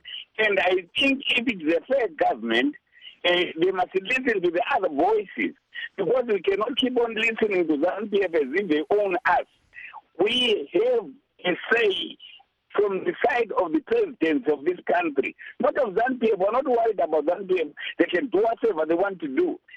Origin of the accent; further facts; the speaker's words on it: Kwanda, Zimbabwe; over the weekend I was in my hometown of Kwanda and in the surrounding area.